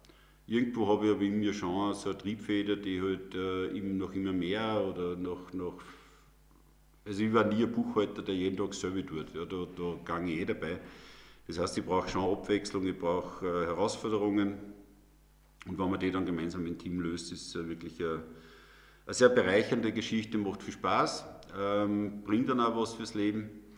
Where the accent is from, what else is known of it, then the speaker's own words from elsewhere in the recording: Bad Schallerbach, Upper Austria, Austria; sprich ich bin in Bad Schollerbach, wo ich aufgewachsen bin